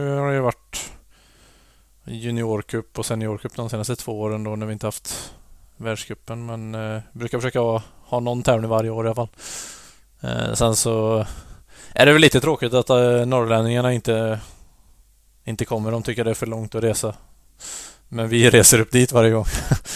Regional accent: Ulricehamn, Västra Götaland County, Sweden; Det var lite jobbigare när man bodde hemma i Ulricehamn och behövde resa 13 timmar till Piteå för att tävla.

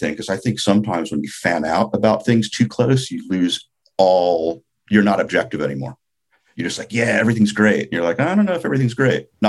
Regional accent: New York, United States; growing up in New York and moving to LA, having quite a nice life, lots of friends

